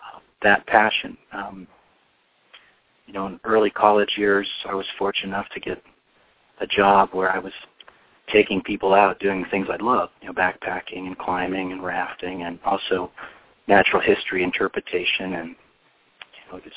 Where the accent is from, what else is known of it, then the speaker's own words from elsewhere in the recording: Omaha, Nebraska, United States; I grew up in Omaha, and on the outskirts of Omaha, spent quite a bit of time out in the forests and bluffs along the Missouri River